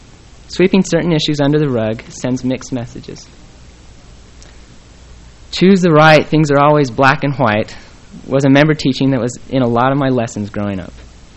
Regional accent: Utah, United States; I suppose that growing up in Utah had some influence on my attitude

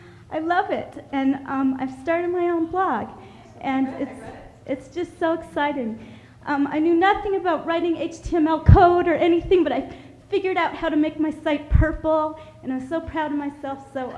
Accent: Vernal, Utah, United States; I'm from Vernal.

